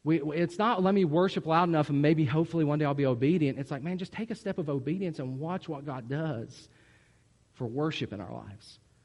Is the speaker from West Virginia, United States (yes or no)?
yes; West Virginia, United States; It even sounds like a word that's West Virginian. Baal. Okay, got it. I'm from West Virginia.